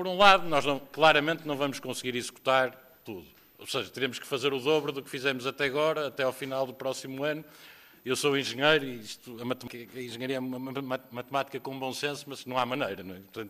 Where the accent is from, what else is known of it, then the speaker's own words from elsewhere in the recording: Porto, Portugal; E como eu sou do Porto